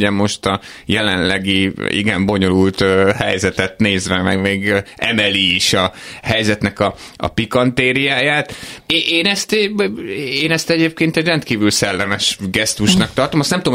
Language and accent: Hungarian; Hungary; Én magyar vagyok, tehát nyilván a saját országom jut eszembe